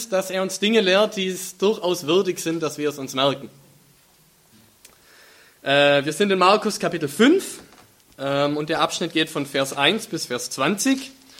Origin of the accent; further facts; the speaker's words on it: Aalen, Baden-Württemberg, Germany; wenn ich weiter nördlich in Deutschland bin und man mich fragt, wo kommst du her, und ich sage Aalen und das kennt keiner, dann sage ich grob in der Gegend von Stuttgart.